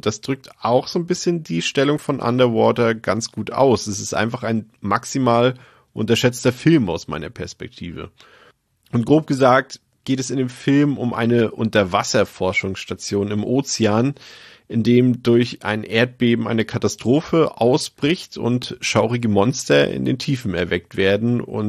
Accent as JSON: {"language": "German", "region": "Baltic coast", "country": "Germany", "said": "ich komme ja vom Meer, also ich komme von der Ostsee, ich bin quasi im Krabbenbrötchen geboren."}